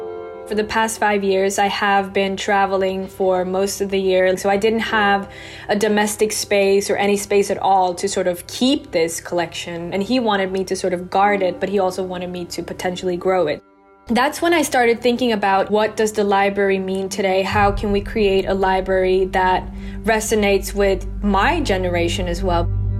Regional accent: Oslo, Norway; to get it to Oslo, which is, you know, my hometown

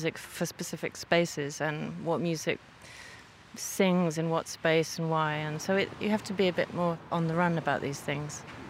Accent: London, United Kingdom; and also I'm from London.

